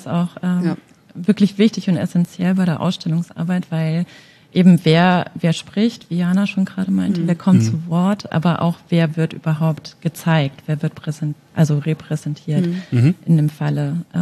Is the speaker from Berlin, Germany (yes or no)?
no; Nuremberg, Bavaria, Germany; Also ich bin in Nürnberg aufgewachsen